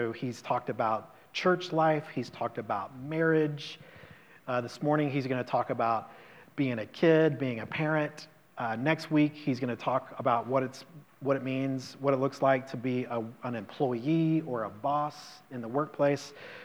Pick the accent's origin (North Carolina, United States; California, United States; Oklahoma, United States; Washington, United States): North Carolina, United States; Charlotte; I'm from Charlotte, and we were vacationing in the city that I grew up